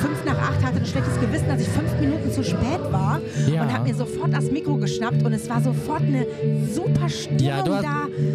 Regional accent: Balearic Islands, Spain; Weil ich bin ja Mallorca-Kind, ich bin ja auf Mallorca groß geworden

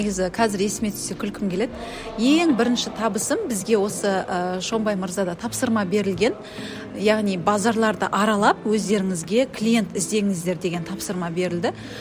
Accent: Jambyl Region, Kazakhstan; Мен Жамбыл облысының тумасымын.

